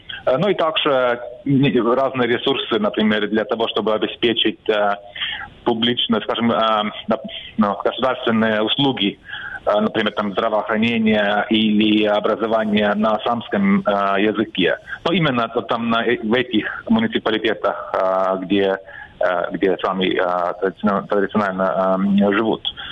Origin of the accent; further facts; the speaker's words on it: Estonia; Например, я эстонец, мне нет смысла говорить об эстонцах как о коренном народе, потому что у нас есть свое государство, где мы в большинстве.